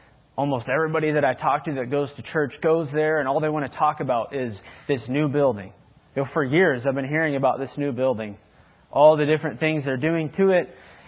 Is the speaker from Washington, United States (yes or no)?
no; Billings, Montana, United States; as a kid growing up in Billings, driving by, you know, this massive building and finding out that that was a church building.